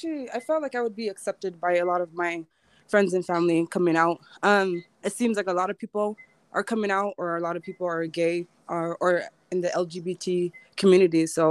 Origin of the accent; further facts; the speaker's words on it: Salt Lake City, Utah, United States; I am from Salt Lake City.